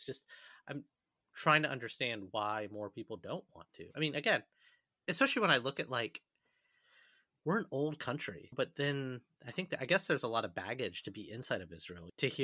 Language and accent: English; India; being Indian, I'm not Hindu, to be clear. I was raised Hindu.